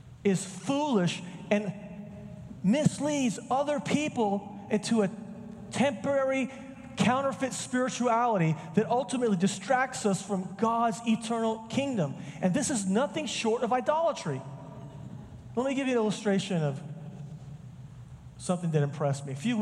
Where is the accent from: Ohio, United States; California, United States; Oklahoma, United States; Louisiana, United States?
Oklahoma, United States; Because I'm from Oklahoma. We don't have good things there.